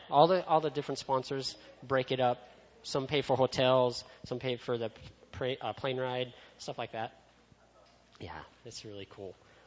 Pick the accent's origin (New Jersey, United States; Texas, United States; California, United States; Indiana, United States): California, United States; Orange; born there; I was born in Orange, right next to Anaheim. So I'm pretty much, yeah, California.